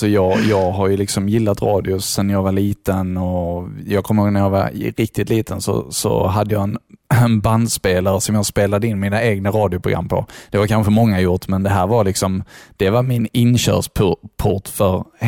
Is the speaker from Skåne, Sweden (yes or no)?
yes; Skåne, Sweden; accent: Scanian; Jag var ju fruktansvärt skånsk alltså.